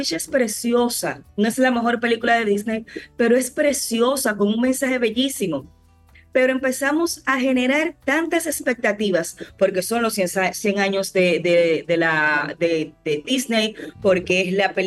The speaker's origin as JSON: {"language": "Spanish", "country": "Dominican Republic", "said": "yo soy una niña, como buena niña dominicana y hija única de padres medios apoyadores, yo crecí con Disney"}